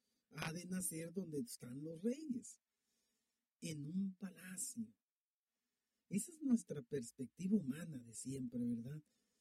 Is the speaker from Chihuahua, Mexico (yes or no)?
no; Colima, Mexico; born there; Yo nací en Colima